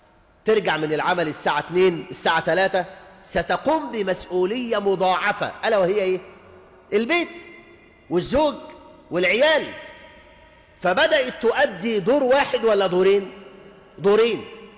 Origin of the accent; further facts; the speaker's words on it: Egypt; فعلا احنا عندنا في مصر وحدها رسميا حوالي 5 مليون امراه مطلقه